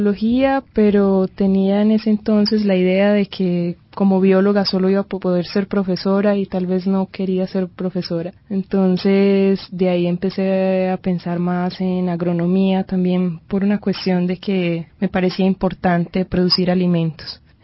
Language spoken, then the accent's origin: Spanish; Medellín, Antioquia, Colombia; born there; yo nací en Medellín y no tenía un contacto muy directo con el campo